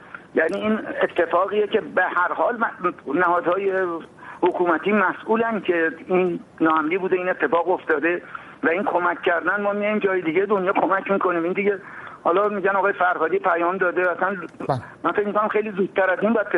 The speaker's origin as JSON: {"language": "Persian", "country": "Iran", "said": "تقاضای من به عنوان یه ایرانی اینه که"}